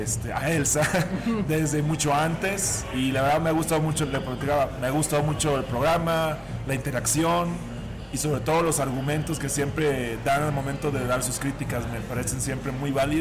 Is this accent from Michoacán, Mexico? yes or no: no; Veracruz, Mexico; Yo también tengo aquí 2 años viviendo, soy de Veracruz.